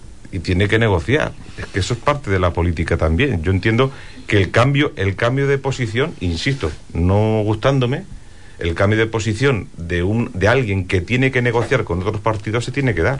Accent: Basauri, Basque Country, Spain; Yo nací en Basauri, además, no en Bilbao, en Basauri, que tiene además una famosa cárcel donde pasaron muchas cosas y que he vivido yo de niño

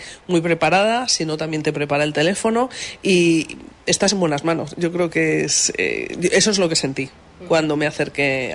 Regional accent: Madrid, Community of Madrid, Spain; now in Huelva, Spain; llevo poco tiempo aquí en Huelva, soy de Madrid

